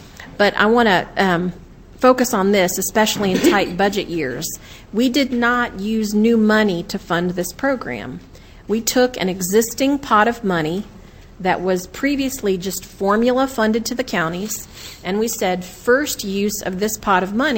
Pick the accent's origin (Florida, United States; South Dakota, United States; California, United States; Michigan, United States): Florida, United States; Pine Hills; I grew up in Central Florida in an area called Pine Hills, one of the most poor, high-crime communities.